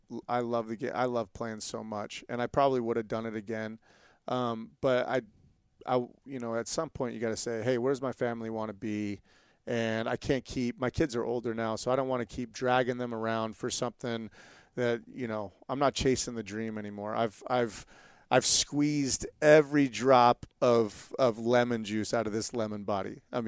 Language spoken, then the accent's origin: English; California, United States; So I grew up in Southern Cal. I grew up near the ocean, but I was more like a boogie boarder when I was young.